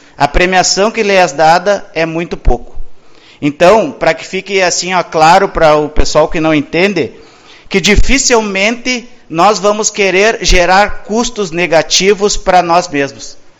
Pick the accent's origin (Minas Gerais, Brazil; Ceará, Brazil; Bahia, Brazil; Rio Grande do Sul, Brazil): Rio Grande do Sul, Brazil; Uruguaiana; sou natural de Uruguaiana